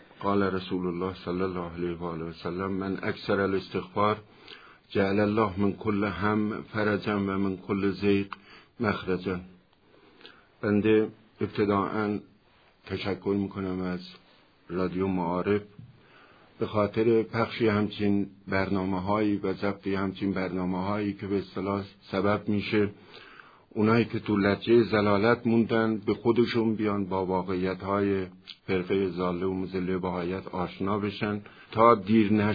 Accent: Mehrabad, East Azerbaijan, Iran; born there; متولد روستای مهرآباد از توابع بخش عجبشیر شهرستان مراغه هستم و در سال 1331 متولد شدم. روستای زادگاه ما کنار دریاچه ارومیه واقع شده.

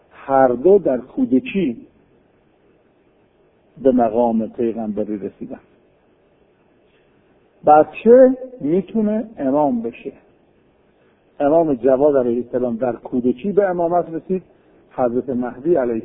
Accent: Kashan, Isfahan, Iran; شهر خودمون کاشون خودمون

